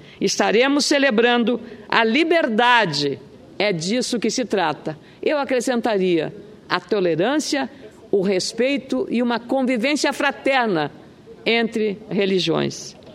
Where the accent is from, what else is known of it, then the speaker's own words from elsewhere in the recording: Rio Grande do Sul, Brazil; Então, eu, como gaúcha